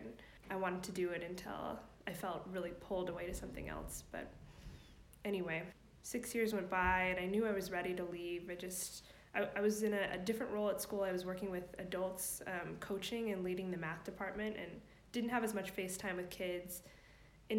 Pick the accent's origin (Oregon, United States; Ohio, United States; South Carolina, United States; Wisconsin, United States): Oregon, United States; also born or lived in California; I grew up in Oregon, but I'm moving back to California where I live for 6 years after college.